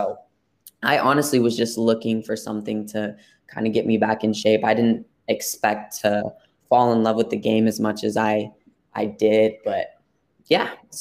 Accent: Colorado, United States; We're actually from Colorado, so our team was the Broncos.

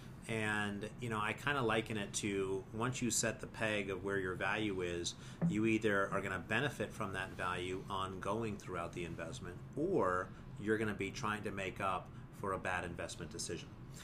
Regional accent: Montrose, Colorado, United States; Russell Stover's Candy employs 400 people in my hometown over there in Montrose in the Western mm-hmm. Slope.

